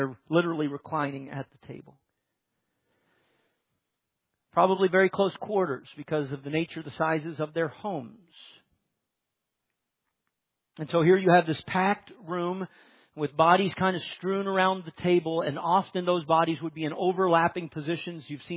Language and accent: English; Nova Scotia, Canada; Our little church growing up in Nova Scotia